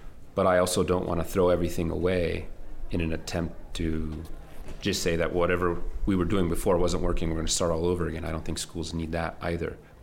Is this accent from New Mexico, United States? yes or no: yes; Espanola, New Mexico, United States; I'm an English teacher at Espanola Valley High School in Espanola. So I grew up here. I graduated from this high school almost 20 years ago